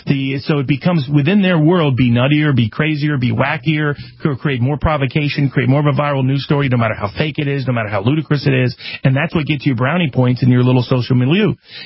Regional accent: Tennessee, United States; I knew folks I grew up with in Southeast Tennessee

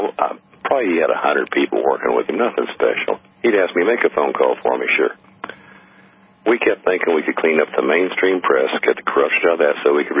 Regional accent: West Virginia, United States; Okay, I said, well … from West Virginia.

